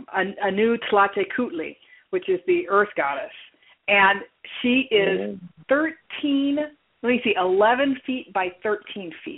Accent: Texas, United States; I'm from Texas.

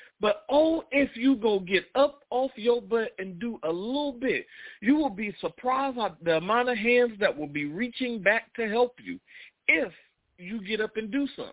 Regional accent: the Carolinas, United States; I am from the Carolinas.

